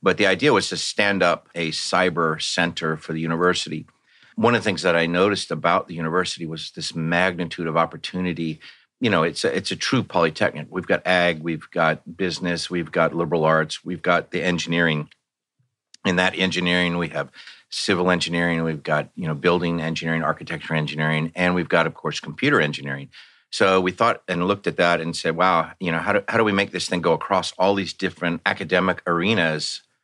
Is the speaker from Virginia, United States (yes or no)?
yes; Virginia, United States; now in California, United States; No, I'm actually from Virginia originally. I've been in California five times, four with the military, and this time with the university.